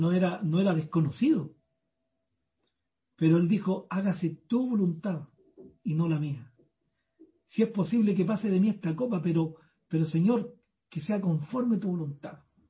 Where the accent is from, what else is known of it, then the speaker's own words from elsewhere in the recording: Chile; como ciudadano de este país, como chileno, digamos.